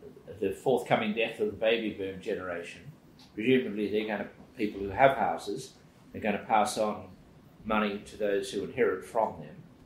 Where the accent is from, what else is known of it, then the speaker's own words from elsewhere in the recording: Melbourne, Victoria, Australia; growing up in Melbourne in the 50s